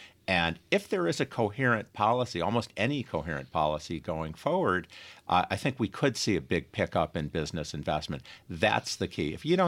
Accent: Rochester, New York, United States; I grew up in Rochester like you, Tom.

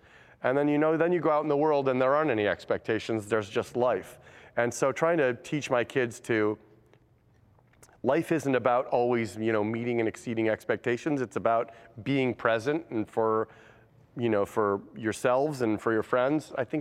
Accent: Detroit, Michigan, United States; I told you, you know, when I grew up in Detroit, I was very much I'm taking life as it comes to me.

